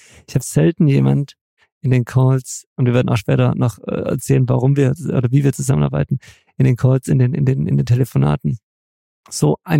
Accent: Southern Germany, Germany; ich komme aus Süddeutschland

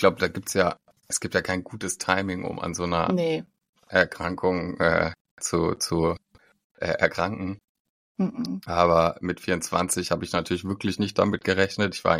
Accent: Mainz, Rhineland-Palatinate, Germany; Und ja, ich komme aus Mainz, bin 32 Jahre alt

